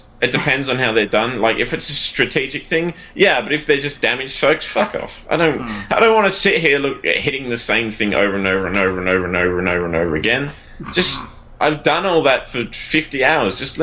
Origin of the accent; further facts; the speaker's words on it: Australia; accent: Australian; I didn't want you to think I was saying pillows in my Australian accent.